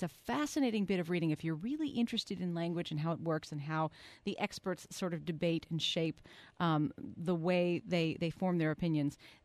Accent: Northeast, United States; Growing up in the Northeast, lots of people said poinsettia

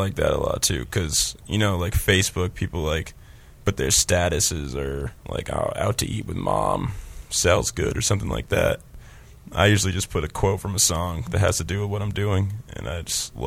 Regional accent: Portland, Maine, United States; Like, I'm from Portland, and there's kids who are from Palatka, Florida.

